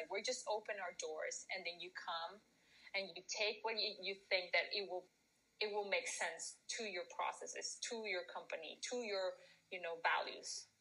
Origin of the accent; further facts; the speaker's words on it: Mexico; English is a second language; because I'm from Mexico, so we don't have